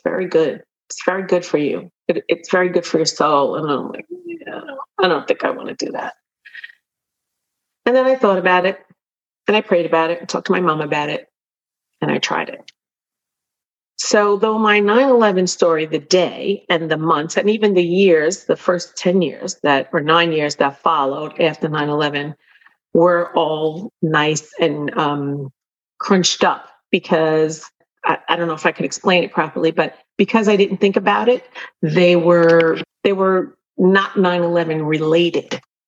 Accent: New York, United States; And I noticed that I was meeting people's eyes in the street, which I don't usually do as a New Yorker.

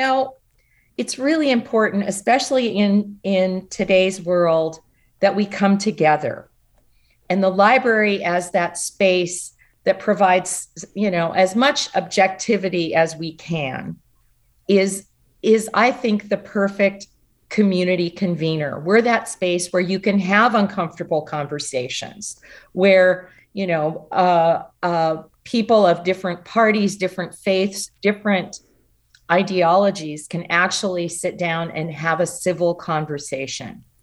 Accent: Manteca, California, United States; moved away; I grew up in Manteca, left California for many years, but my roots are in this area, really.

